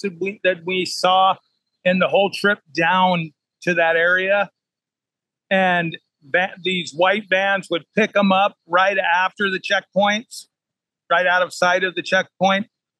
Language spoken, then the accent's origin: English; Canada; I'm Canadian.